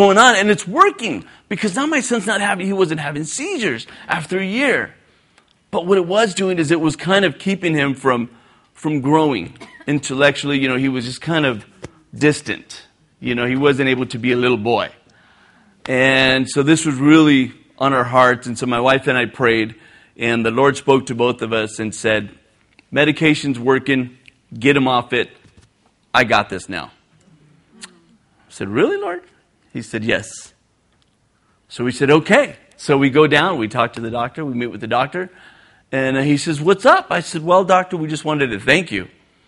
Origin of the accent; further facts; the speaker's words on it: Bellflower, California, United States; but from where we're at, and we're from Bellflower, but from Baldwin Park, from Bellflower, is about a 30-minute drive with traffic.